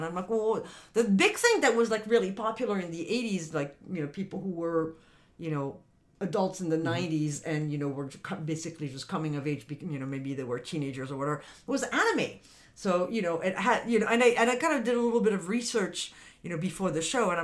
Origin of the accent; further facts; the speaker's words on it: France; So, you know, so I grew up in France